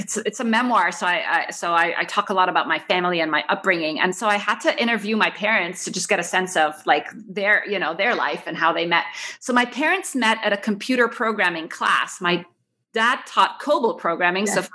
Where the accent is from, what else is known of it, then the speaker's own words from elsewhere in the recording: Kuwait; also born or lived in Cairo, Egypt; we grew up in Kuwait, like born in Cairo, but my parents moved to Kuwait for work.